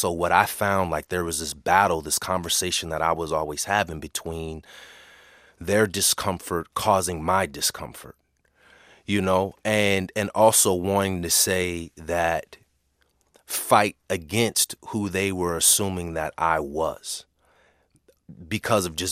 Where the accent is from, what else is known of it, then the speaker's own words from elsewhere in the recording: California, United States; And here it was, I was coming out from California.